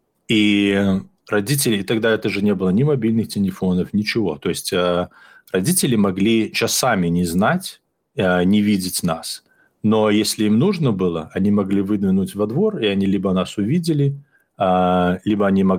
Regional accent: Hantsavichy, Brest Region, Belarus; Почему? Потому что я вырос в Ганцевичах, во дворе.

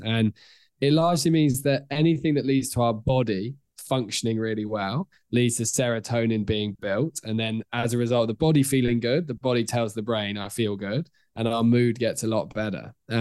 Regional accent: United Kingdom; This is why, especially as British people, like when it's sunny outside, everyone loves each other

